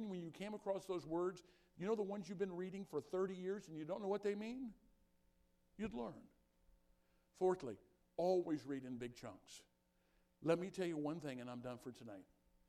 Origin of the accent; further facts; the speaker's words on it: Illinois, United States; When I was a kid, growing up in Jersey County, Illinois, I don't know if you've ever seen these.